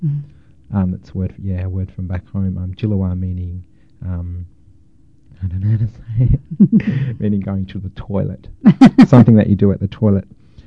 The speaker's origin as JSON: {"language": "English", "town": "Nowra", "region": "New South Wales", "country": "Australia", "tie": "born there", "said": "I was born in Nowra, New South Wales, on the east coast."}